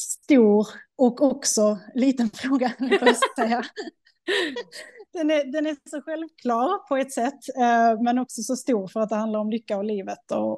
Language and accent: Swedish; Skåne, Sweden; now in Stockholm, Sweden; Vi är ju födda och uppvuxna i Skåne. Båda två har våra föräldrar där också.